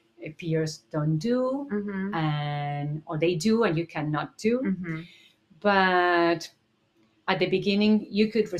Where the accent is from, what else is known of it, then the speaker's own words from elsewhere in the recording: Buenos Aires, Argentina; English is a second language; I am from Argentina. I was born and raised in Buenos Aires.